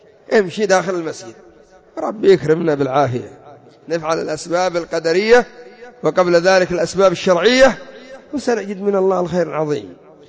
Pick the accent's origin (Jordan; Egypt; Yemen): Yemen; ولا الصيدليات عندنا في اليمن العلاجات فاسدة في أغلبها بسبب الحرارة